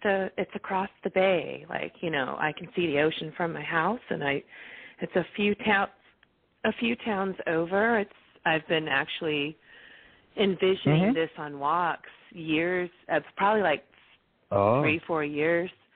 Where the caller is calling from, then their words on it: California, United States; I'm calling from California today, and I'm happy to be here.